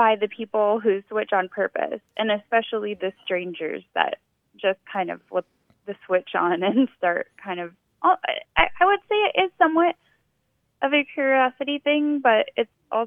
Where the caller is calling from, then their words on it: Mansfield, Texas, United States; I'm calling from Mansfield, Texas.